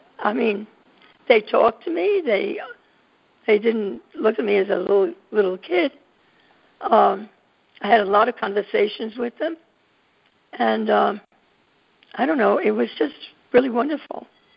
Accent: Bronx, New York, United States; because I grew up in the Bronx, and I didn't even know who Picasso was when I went to Pratt.

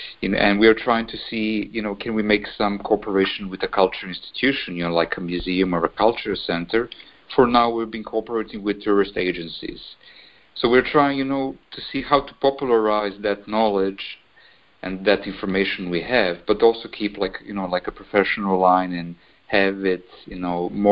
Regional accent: Serbia; moved away as an adult; now in Podgorica, Montenegro; Yeah, I'm originally from Serbia, and I just moved here like a few months ago, so I'm living somewhere in between.

